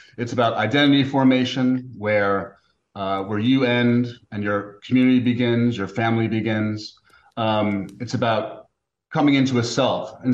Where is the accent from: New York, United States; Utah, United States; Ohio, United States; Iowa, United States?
New York, United States; New York City; about New York City in the 1950s, 60s, 70s, and 80s. And so I've done a sort of deep archaeology of my hometown.